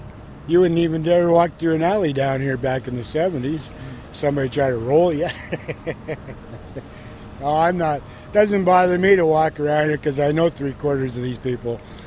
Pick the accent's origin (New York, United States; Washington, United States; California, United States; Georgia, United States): Washington, United States; Seattle; I was born and raised in Seattle. Beacon Hill.